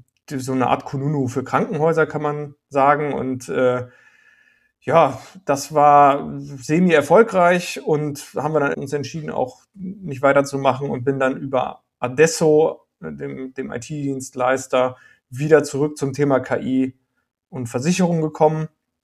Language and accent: German; Paderborn, North Rhine-Westphalia, Germany; ich komme ja aus Paderborn und Ecclesia ist ja Detmold, also sehr nah auch an Paderborn.